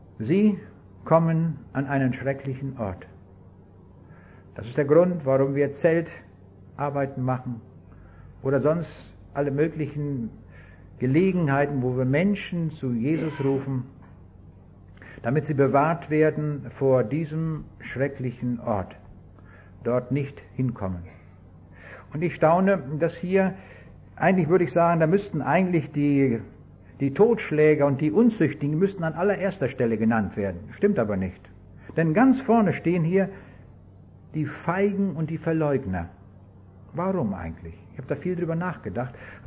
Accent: Kaliningrad Oblast, Russia; Ich bin in Ostpreußen geboren und ich empfinde das zutiefst als meine Heimat. Da bin ich geboren, da bin ich ein Stück weit aufgewachsen.

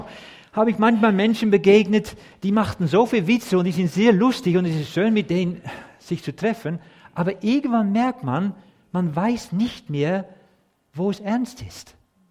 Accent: Netherlands; Als Holländer, dann merkt man das ja nicht.

